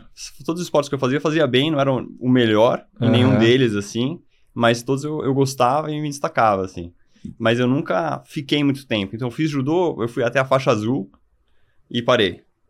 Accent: Bugaçu, São Paulo, Brazil; Eu nasci em São Paulo, mas eu cresci em Bugaçu, que é aqui próximo de São Paulo, né? Uma horinha.

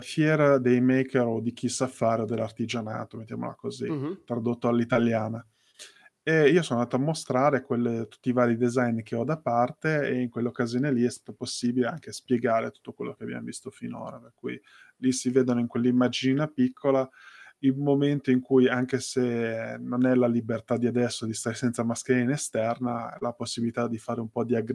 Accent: Liguria, Italy; accent: Ligurian; now in Turin, Italy; A parte aver detto prima che ho un vago accento ligure

